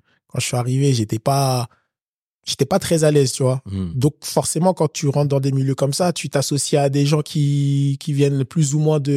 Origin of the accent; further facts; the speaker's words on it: Guinea; Je suis guinéen.